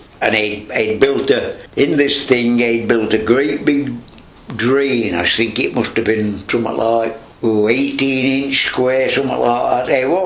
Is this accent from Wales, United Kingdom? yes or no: yes; Pyle, Wales, United Kingdom; born there; I was born on Tunnel Row, at Pyle, on the 23rd of October 1920.